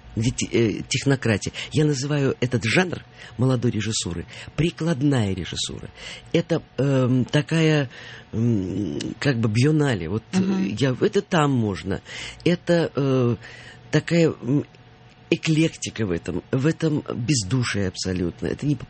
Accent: Saint Petersburg, Russia; now in Moscow, Russia; я как питерский человек, я еще не стала москвичкой до такой степени, чтобы ослепнуть и ассимилироваться

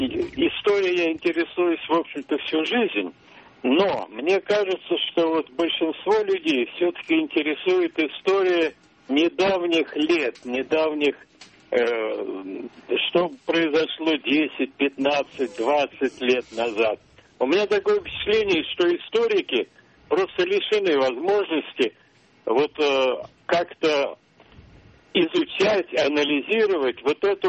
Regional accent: Moscow, Russia; я из Москвы.

